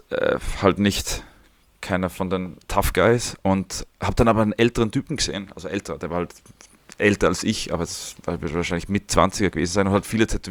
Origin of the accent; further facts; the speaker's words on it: Salzburg, Austria; moved away as an adult; now in Vienna, Austria; Also war halt Schule Salzburg. Ich bin aufgewachsen in Salzburg, so ein bisschen am Land. Hm. Und dann 2002 nach Wien gegangen